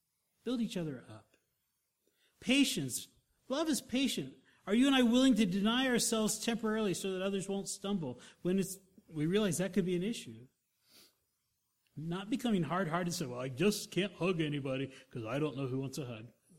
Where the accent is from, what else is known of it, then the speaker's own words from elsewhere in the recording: Germany; now in Pueblo, United States; When I came to Pueblo, Colorado, we came from Germany.